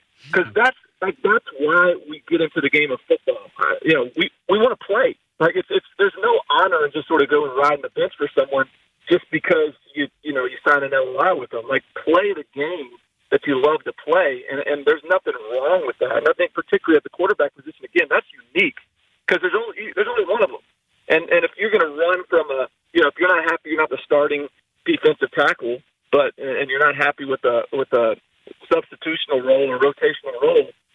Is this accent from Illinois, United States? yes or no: no; Nashville, Tennessee, United States; Well, I grew up in Nashville, and the only SEC team here is Vanderbilt.